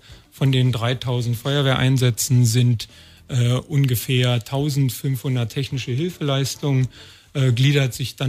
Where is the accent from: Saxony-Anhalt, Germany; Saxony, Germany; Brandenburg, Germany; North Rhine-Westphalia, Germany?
Brandenburg, Germany; Potsdam; born there; Ich bin aber, wie gesagt, gebürtiger Potsdamer, Babelsberger sogar, im Grenzgebiet gewohnt.